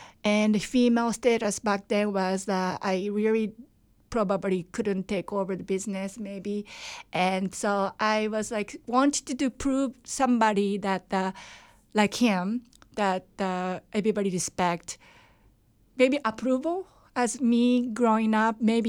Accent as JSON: {"language": "English", "country": "Japan", "tie": "born or raised there", "second_language": "English", "said": "Yes, I was born and raised in Japan."}